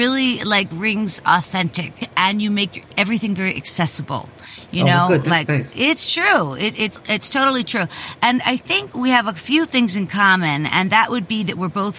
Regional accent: Pittsburgh, Pennsylvania, United States; And I grew up here in Pittsburgh, Pennsylvania.

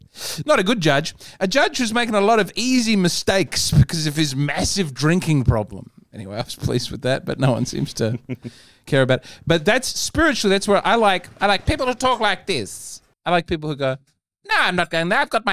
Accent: Adelaide, South Australia, Australia; I'm not an Australian, I'm a South Australian. I've said this many times. I'm an Adelaidean. I believe in Adelaide. My home is Adelaide.

